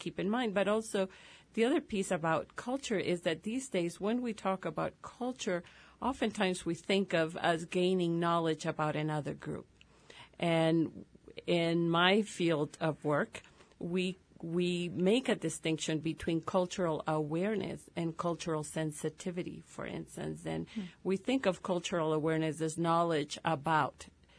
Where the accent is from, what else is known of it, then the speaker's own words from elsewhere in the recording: El Salvador; I grew up in El Salvador with friends who were ethnically white, but culturally Salvadorian, you know, or culturally Latino.